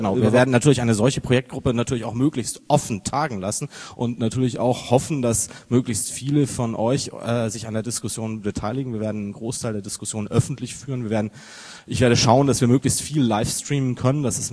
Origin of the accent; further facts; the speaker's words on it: Bavaria, Germany; Ich komme ja aus der Nähe von München